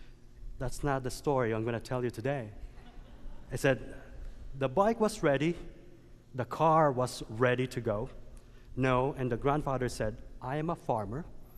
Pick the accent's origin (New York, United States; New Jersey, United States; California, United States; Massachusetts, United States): California, United States; South Pasadena; because I came from South Pasadena.